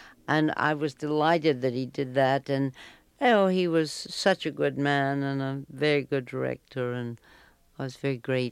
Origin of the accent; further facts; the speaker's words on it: the South, United States; also born or lived in Illinois; And I was from the South, you see, and women in the South, we flirt. We're brought up that way. I'd had 2 years at Northwestern University outside of Chicago. And then I came to New York